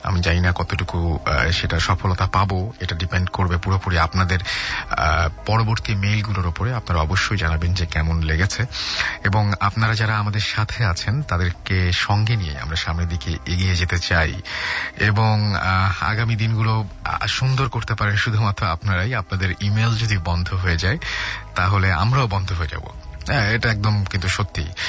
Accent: Lakshmipur, Chittagong Division, Bangladesh; now in Oman; আমার বাড়ি লক্ষ্মীপুর এবং আমি বর্তমানে দেশের বাইরে থাকছি। আমি বর্তমানে ওমানে থাকি

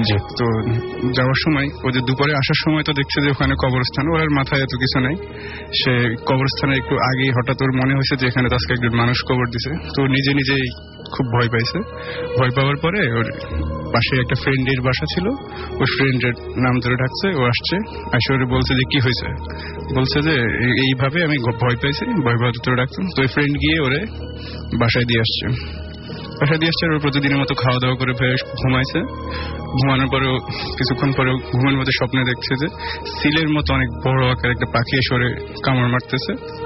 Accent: Bhabaniganj, Chittagong Division, Bangladesh; now in Dhaka, Bangladesh; আমি আসছি মিরপুর 10 নম্বর থেকে। আমার বাড়ি হচ্ছে লক্ষ্মীপুর জেলায়, আমার গ্রামের বাড়ি হচ্ছে ভবানীগঞ্জ ইউনিয়নে।

